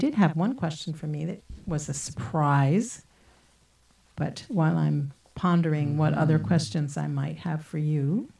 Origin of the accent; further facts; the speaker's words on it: Philadelphia, Pennsylvania, United States; if I think about my hometown of Philadelphia, the part of Philadelphia that is really feels like home to me is Fairmount Park